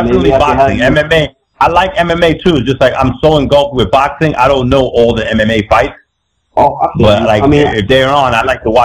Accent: Bronx, New York, United States; I'm typically in New York because I'm from the Bronx

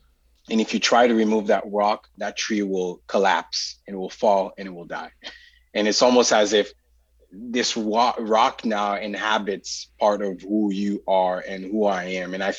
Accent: Port-au-Prince, Ouest, Haiti; So like being born and raised in Port-au-Prince, Haiti, I think as a post-colonial country that's sort of born out of slavery

